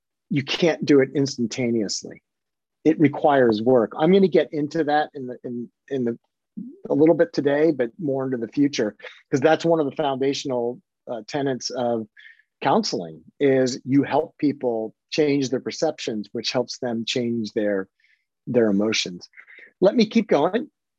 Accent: Sewickley, Pennsylvania, United States; So I was a lacrosse player in high school. I grew up in Swickley. I played lacrosse at Swickley Academy.

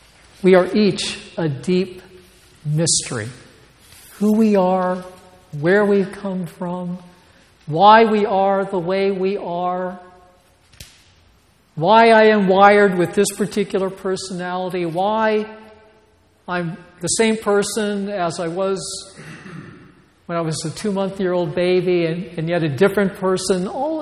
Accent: United States; I'm male, I'm white, I'm American

